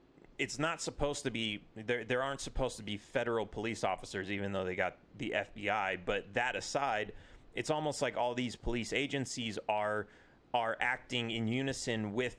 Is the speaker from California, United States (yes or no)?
yes; California, United States; I grew up in California